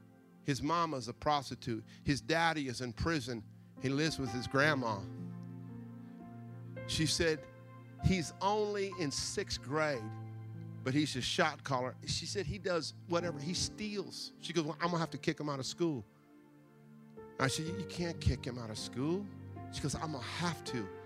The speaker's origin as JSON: {"language": "English", "region": "California", "country": "United States", "tie": "born or raised there", "said": "See, when I grew up in the East Bay, I grew up in a Hispanic and black neighborhood."}